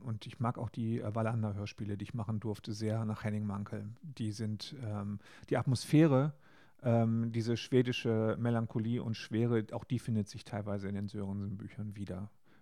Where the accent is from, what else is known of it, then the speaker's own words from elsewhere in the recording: North Rhine-Westphalia, Germany; wie wir im Ruhrgebiet früher gesagt haben. Ich bin ja im Ruhrgebiet groß geworden.